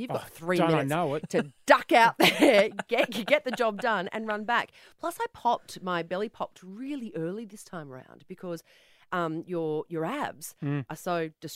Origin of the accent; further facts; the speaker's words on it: Sydney, New South Wales, Australia; Well, you know I'm from Western Sydney.